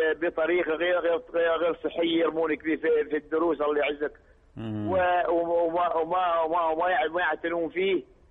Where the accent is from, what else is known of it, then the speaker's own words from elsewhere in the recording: Al Batinah, Oman; إحنا عندنا في الباطنة التمر ضعيف شوية